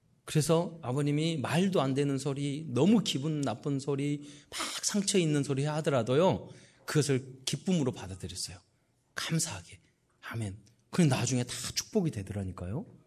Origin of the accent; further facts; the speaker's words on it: Mokpo, South Jeolla, South Korea; 그래서 제 고향이 목포잖아요.